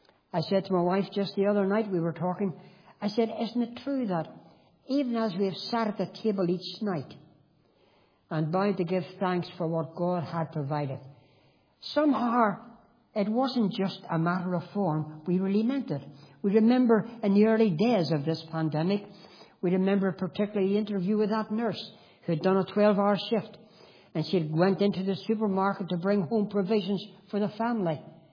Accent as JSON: {"language": "English", "town": "Belfast", "region": "Northern Ireland", "country": "United Kingdom", "tie": "born or raised there", "said": "I was brought up on the Shankill Road. And we two up, two down house with an outside toilet, no bathroom."}